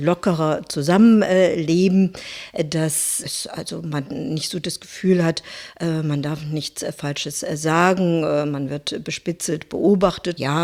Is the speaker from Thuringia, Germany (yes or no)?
yes; Thuringia, Germany; born there; moved away as an adult; also born or lived in Leipzig; now in Berlin, Germany; ja, geboren bin ich in Thüringen, studiert habe ich in Leipzig und von dort bin ich dann auf etwas abenteuerliche Weise nach West-Berlin gekommen.